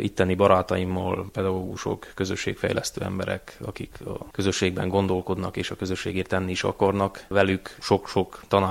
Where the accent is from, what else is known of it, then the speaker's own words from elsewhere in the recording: Havadtő, Mureș County, Romania; a Sepsiszentgyörgyi Székely Nemzeti Múzeumnak néprajz kutatója, havattőről származom.